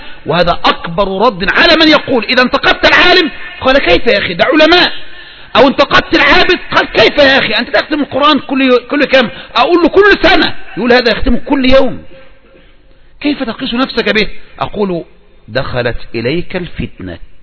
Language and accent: Arabic; Egypt; ولهذا من اللي بيحرك الميدان عندنا في مصر يا اخوان